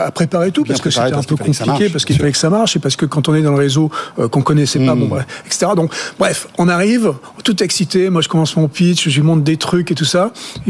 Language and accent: French; Toulouse, Occitanie, France; Je suis vraiment français, franchouillard de base. Et c'est vrai que je suis toulousain.